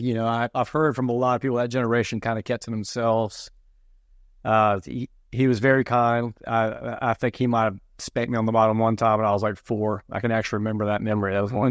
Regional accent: Belmead, Texas, United States; I was born in Belmead, right down the road from here, not far, and which was also about a half mile or about a mile or two from my dad's bar, the Cock and Bull. So I grew up in the industry.

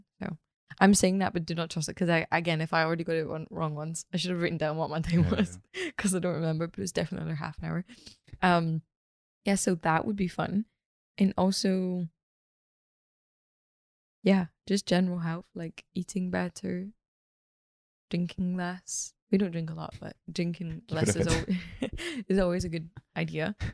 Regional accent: Scotland, United Kingdom; It's weird because I'm not from Glasgow. I'm from the West Coast, but Glasgow's like the nearest city.

